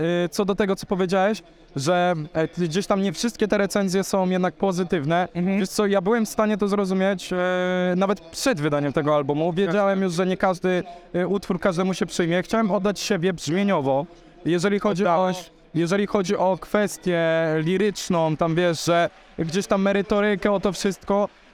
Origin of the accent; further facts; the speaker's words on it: Łódź, Łódź Voivodeship, Poland; ja jestem jak z Bału